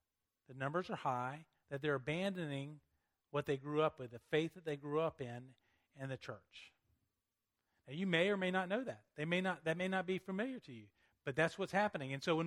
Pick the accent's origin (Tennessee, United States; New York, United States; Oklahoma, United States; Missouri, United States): Tennessee, United States; Chattanooga; Is that I used to be a youth pastor, and then I went to Chattanooga. I'm from Chattanooga.